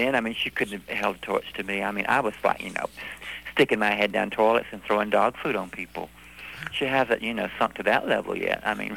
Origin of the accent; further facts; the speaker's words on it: the South, United States; You know, I'm born in the South. I was raised on